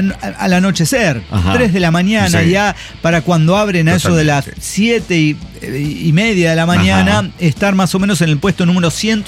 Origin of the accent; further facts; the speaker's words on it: Venezuela; now in Quito, Ecuador; Resulta que yo soy de Venezuela.